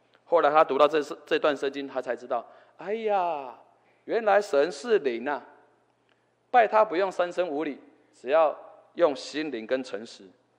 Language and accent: Chinese; Tamsui, New Taipei, Taiwan; 好比我的家乡在淡水